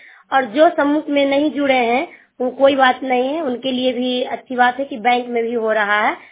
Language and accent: Hindi; Chero, Bihar, India; मैं हरनौत ब्लॉक चेरो गांव के रहने वाली हूँ